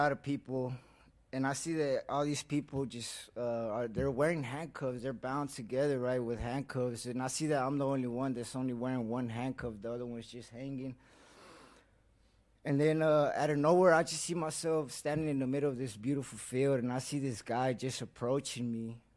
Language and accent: English; Dallas, Texas, United States; born there; right? I was born in Dallas, Texas. I'm 28 years old now.